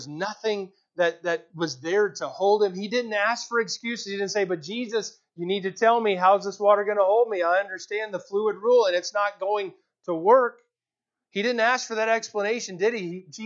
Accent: Texas, United States; Growing up in Texas, we two-a-days, we live football.

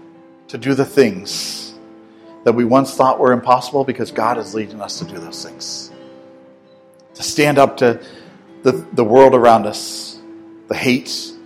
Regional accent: Ravenna, Ohio, United States; Yeah, I'm from Ravenna. I graduated from Southeast.

